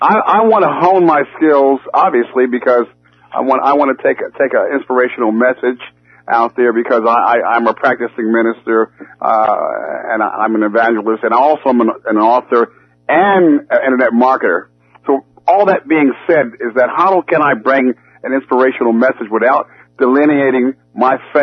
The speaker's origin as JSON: {"language": "English", "town": "Trenton", "region": "New Jersey", "country": "United States", "lives_now": "Louisiana, United States", "said": "I'm originally from Trenton, New Jersey, educated in Philadelphia, but got here in Louisiana."}